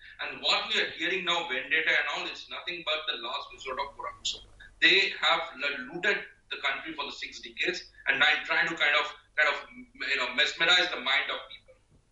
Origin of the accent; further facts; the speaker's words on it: Kolkata, West Bengal, India; Sarada, Ma Sarada, I'm coming from Calcutta.